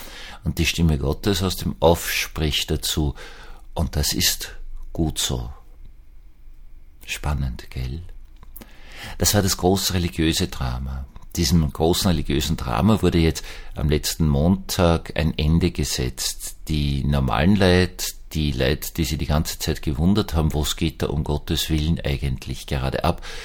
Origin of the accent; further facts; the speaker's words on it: Austria; weil ich als Österreicher leider ganz, ganz anderes gewohnt bin